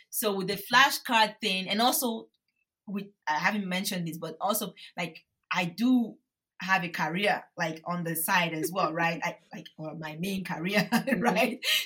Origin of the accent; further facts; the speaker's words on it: Benin City, Edo, Nigeria; because I grew up in Benin City. Like, I don't think we have snakes like that in town.